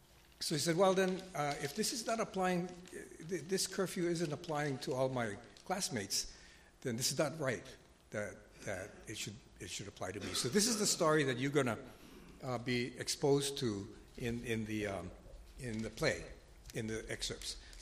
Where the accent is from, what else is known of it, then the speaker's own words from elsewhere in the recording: Hawaii, United States; So I'm from Hawaii, so this is very personal to me. But so if you follow politics in my state, the 50th state in the Union